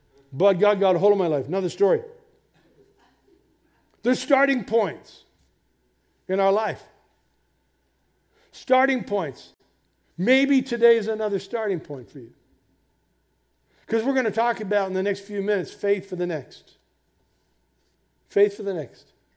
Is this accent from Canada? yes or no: yes; Simcoe, Ontario, Canada; When I was 16 in my hometown of Simcoe